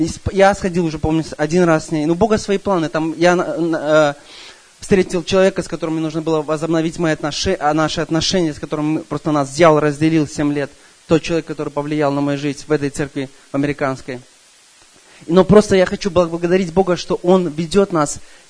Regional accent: Sarasota, Florida, United States; я из Флориды, с Сарасоты.

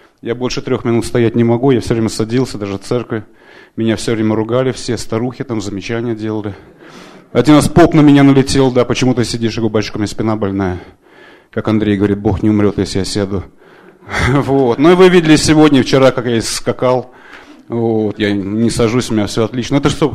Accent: Denver, Colorado, United States; я из Денвера, Колорадо.

